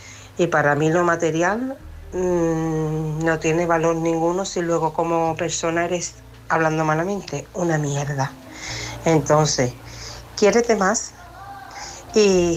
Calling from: Seville, Andalusia, Spain; de Sevilla.

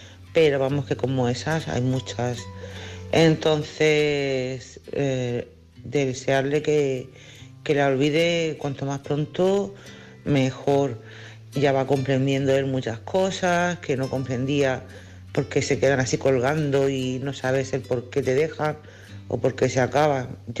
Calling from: Cádiz, Andalusia, Spain; de Cádiz.

